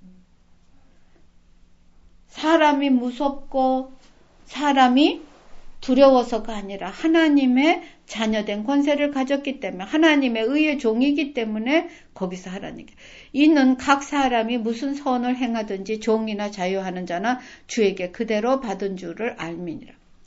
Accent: South Korea; 동네 사람들 앞에는 나는 유일한 한국인이요, 유일한 뭐예요, 저 크리스찬이에요.

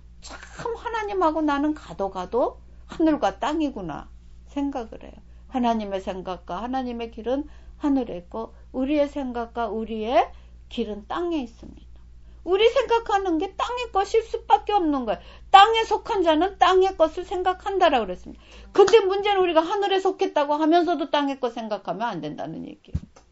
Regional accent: South Korea; 그리고 저는 또 한국 사람이지요.

